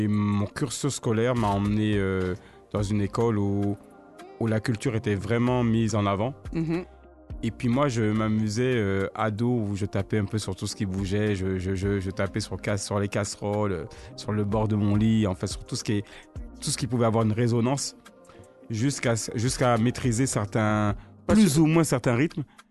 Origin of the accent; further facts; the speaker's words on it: France; mais moi j'ai grandi en France hexagonale.